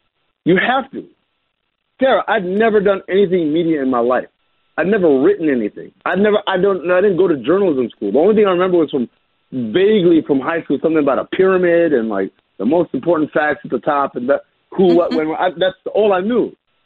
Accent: Sudan; a lot of you don't know, but I'm from Sudan.

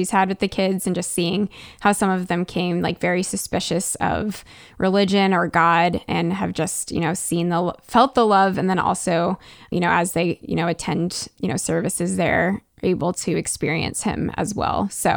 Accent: United States; And as an American, I think as a middle-class American, I think, oh yeah, you know, surrounded by people who want

